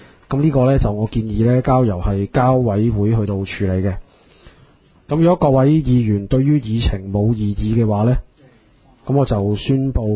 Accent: Hong Kong; 我们中国人冬大过年

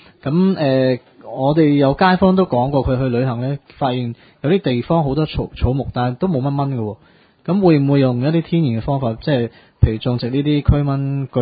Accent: China; 即係我哋中國人咩啊，相生相克啊

